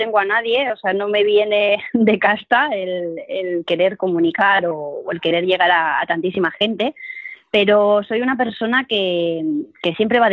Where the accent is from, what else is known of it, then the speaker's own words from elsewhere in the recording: Barcelona, Catalonia, Spain; porque yo soy catalana, yo soy de Barcelona